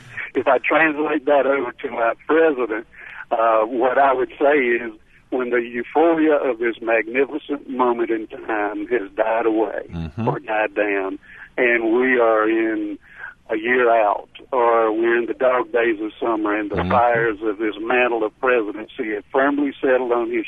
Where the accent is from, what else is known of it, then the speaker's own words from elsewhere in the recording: South Carolina, United States; I come from South Carolina, and I have a favorite football team here.